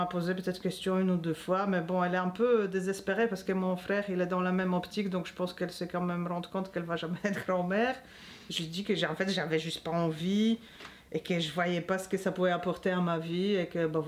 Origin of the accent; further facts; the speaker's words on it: Poland; Moi, je suis polonaise